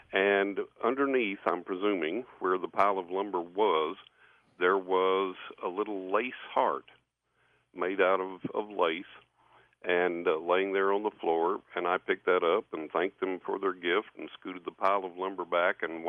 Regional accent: Texas, United States; I moved up there from Texas, from West Texas, where I'm from, grew up.

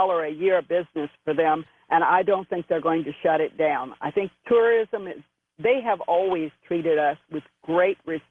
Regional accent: Florida, United States; I went home and told my mother that I wasn't really from northern Florida. I was really from Egypt

